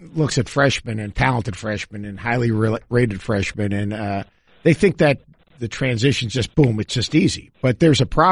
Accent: New York, United States; I know growing up as a New Yorker, I mean, I'm so damn old now. I remember going to the old Garden with my dad when I was a little kid

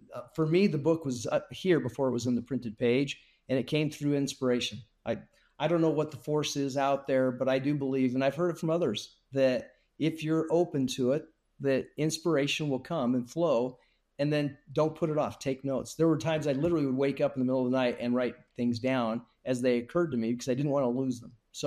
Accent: Denver, Colorado, United States; Growing up in Denver, that's where I grew up.

